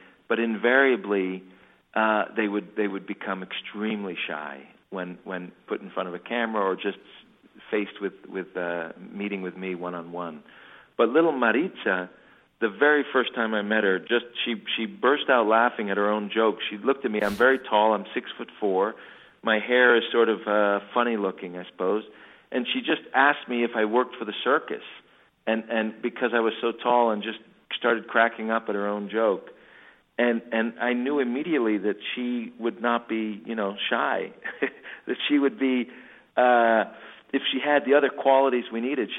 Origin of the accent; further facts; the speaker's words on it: United States; having to earn trust as an American filmmaker in Oaxaca